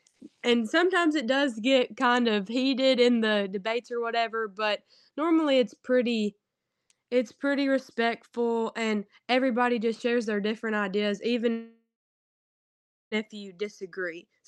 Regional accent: Tennessee, United States; I was the only person from my chapter and one of three people from West Tennessee

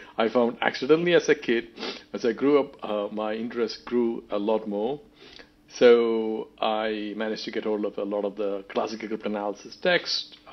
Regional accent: India; So when I grew up in India, my dad used to subscribe to a magazine

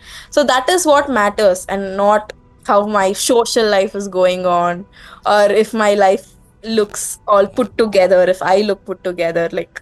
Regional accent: South India, India; I am from South India.

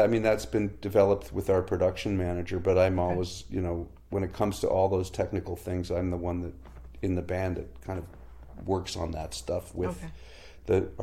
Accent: Canada; a challenge you face as a Canadian recording artist is, you know, we have a small country and a very small music press here

